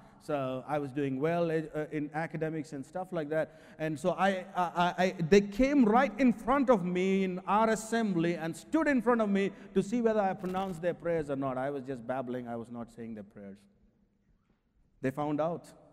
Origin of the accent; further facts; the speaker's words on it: India; I grew up in India. I went to high school in India.